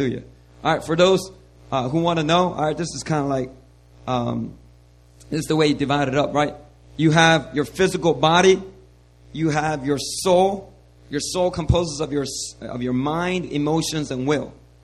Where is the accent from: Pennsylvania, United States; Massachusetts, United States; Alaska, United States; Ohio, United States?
Pennsylvania, United States; Philadelphia; when I was growing up in Philadelphia